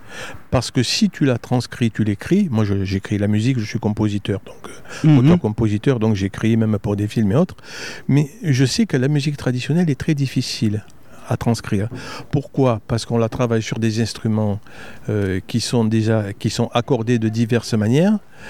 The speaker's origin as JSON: {"language": "French", "region": "Corsica", "country": "France", "said": "je me suis intéressé très tôt à la musique traditionnelle corse, puisque je suis corse"}